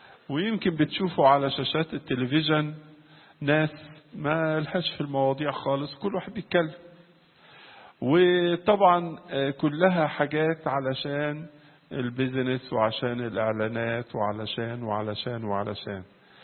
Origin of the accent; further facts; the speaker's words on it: Egypt; بلادنا مصر